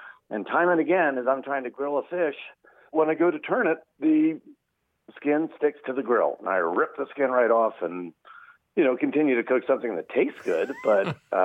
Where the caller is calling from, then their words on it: York, Pennsylvania, United States; York, Pennsylvania.